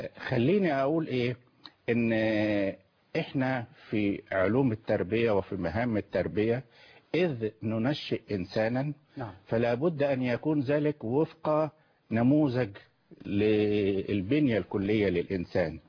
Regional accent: Egypt; ومكتوب إن أنا مسلمة فأنا إذن مسلمة، ومكتوب إن أنا جنسية مصرية فأنا مصرية عربية مسلمة.

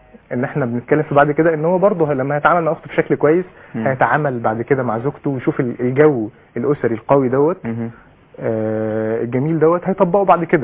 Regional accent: Egypt; عندنا في مصر

